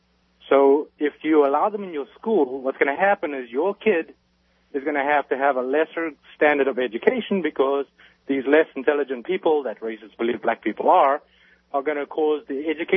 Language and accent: English; South Africa; I'm a white male. I was raised in South Africa. I'm 39 years old